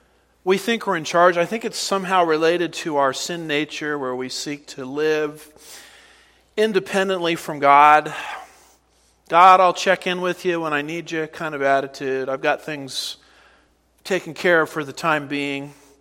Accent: California, United States; I grew up in California. I grew up with tremors.

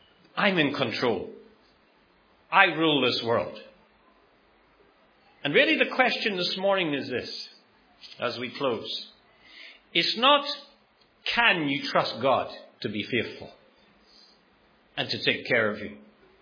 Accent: Ireland; Many years ago, where I grew up in Ireland

